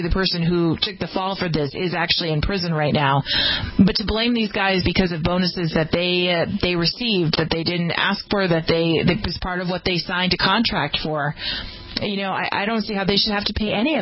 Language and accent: English; California, United States; National Guardsmen in California, which is my home state